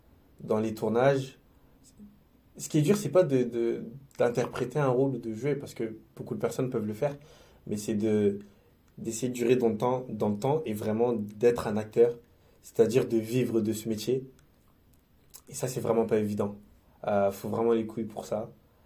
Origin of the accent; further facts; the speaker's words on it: Creil, Hauts-de-France, France; j'ai grandi à Creil, je crois que c'est la 8e ville la plus pauvre de France. J'ai vécu pas mal de choses dans cette ville.